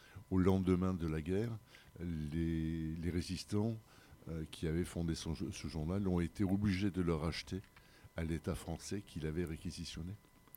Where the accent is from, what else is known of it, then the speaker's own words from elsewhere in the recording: Marseille, Provence-Alpes-Côte d'Azur, France; Je suis né à la Cabucelle, dans ce carré entre le boulevard de la Madragueville et puis le boulevard Odo et la rue de Lyon. Donc c'est le quartier de mon enfance.